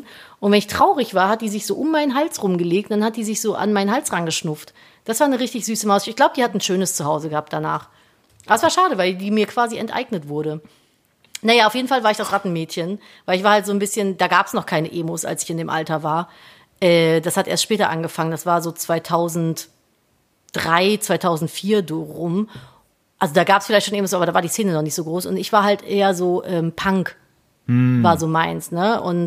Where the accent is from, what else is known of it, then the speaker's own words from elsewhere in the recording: Cologne, North Rhine-Westphalia, Germany; Ja, also ne, ich bin ja in Köln groß geworden.